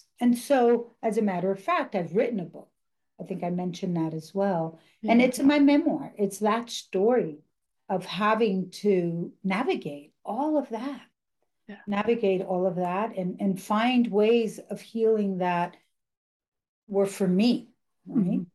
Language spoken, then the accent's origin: English; New York City, New York, United States; also born or lived in Dominican Republic; Well, I'm from the Dominican Republic, raised in New York City, have been here in the States since I was five.